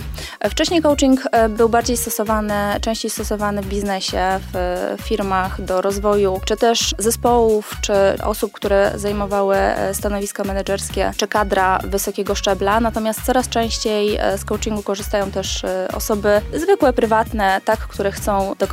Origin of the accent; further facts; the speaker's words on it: Kielce, Świętokrzyskie Voivodeship, Poland; bo my jesteśmy z Kielc.